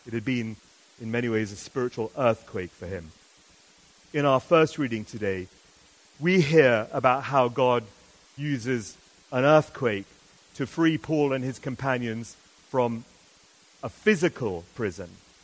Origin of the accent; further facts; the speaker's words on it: England, United Kingdom; I went to visit my home country of England